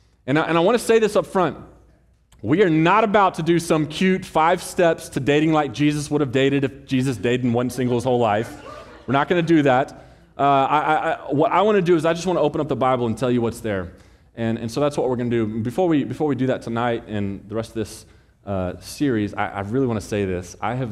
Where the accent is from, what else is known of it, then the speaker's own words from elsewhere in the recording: Texas, United States; I'm a Texan. I'm not used to this cold weather yet.